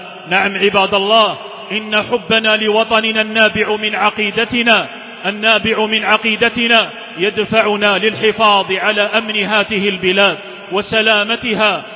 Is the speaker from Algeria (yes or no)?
yes; Algeria